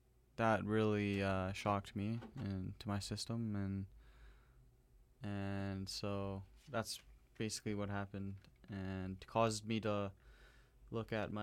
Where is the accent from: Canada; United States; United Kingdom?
Canada; Surrey, British Columbia; when I was growing up in Surrey